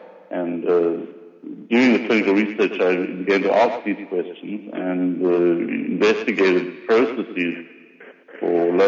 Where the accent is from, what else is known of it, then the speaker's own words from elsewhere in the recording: South Africa; born there; I'm South African born